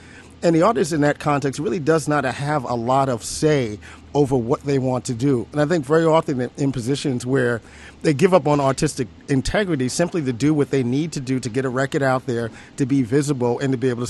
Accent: Bronx, New York, United States; been listening to hip hop music for 30 years, you know, born and raised in the Bronx.

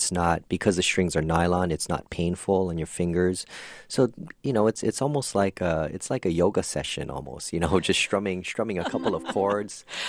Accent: Hawaii, United States; Growing up in Hawaii, you know, everyone has an ukulele, you know, in their home, tucked away somewhere in the closet or something, you know.

